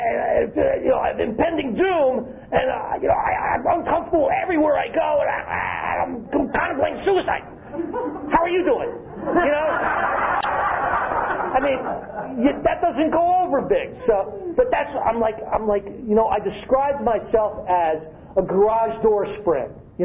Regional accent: New Jersey, United States; Like, hurry up! We're from Jersey!

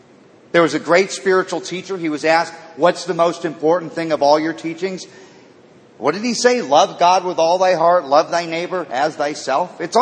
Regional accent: Malibu, California, United States; And I said, you know, I grew up in Malibu. I want a yacht and a Learjet.

